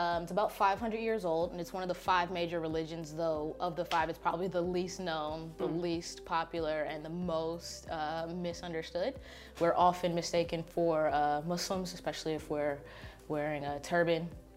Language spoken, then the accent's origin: English; California, United States; But I was raised Baptist in California, so it's a little bit different than